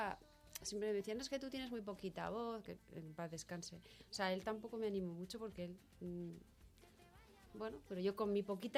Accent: Bilbao, Basque Country, Spain; Soy de Bilbao, pero en Bilbao no tengo mucho

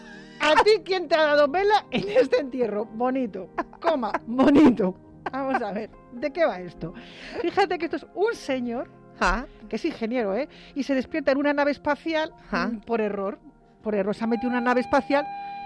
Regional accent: Spain; Sí, porque somos los españoles.

